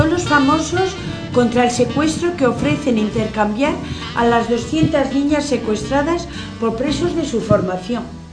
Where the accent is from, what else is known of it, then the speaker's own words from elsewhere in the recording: Canary Islands, Spain; yo quiero mandar dos saludos a mi tierra canaria, que mando un beso para mis tíos